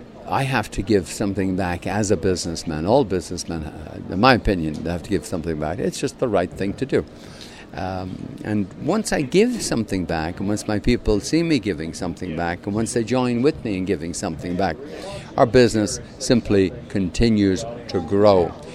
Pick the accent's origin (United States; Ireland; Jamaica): Ireland; growing up in Ireland, you know, agriculture was very important.